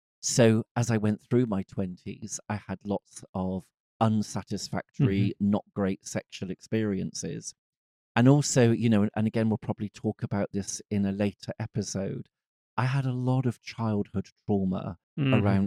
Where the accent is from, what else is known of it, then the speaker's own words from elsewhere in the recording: Glastonbury, South West England, United Kingdom; I was brought up in the West Country of England, in Glastonbury.